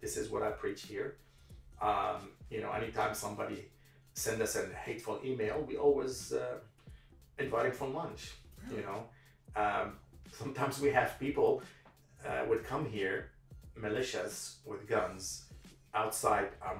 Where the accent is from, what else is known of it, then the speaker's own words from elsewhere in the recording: Palestine; Here I go to my grandfather's house, because I told you I'm from Palestine